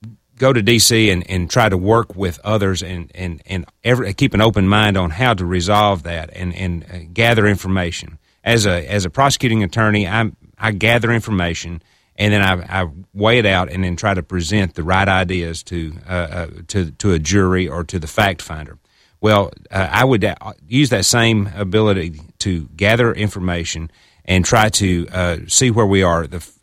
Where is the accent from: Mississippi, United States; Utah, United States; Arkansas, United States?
Arkansas, United States; Brooklyn; I grew up in Brooklyn, which is between Jonesboro and Paragould. I'm a Craighead County boy. Went to Brooklyn Public Schools there